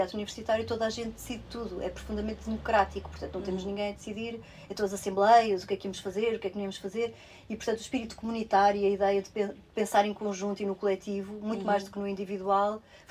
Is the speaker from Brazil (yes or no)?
no; Vila Real, Portugal; E saí de Vila Real, de onde eu sou, portanto, tinha que ir para Lisboa logo.